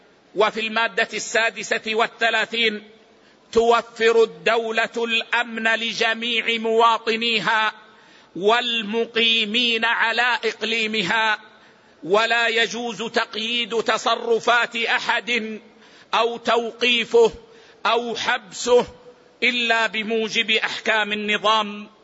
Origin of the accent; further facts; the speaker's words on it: Saudi Arabia; فتعتني بلادنا السعودية عناية قصوى بحفظ أعراض الناس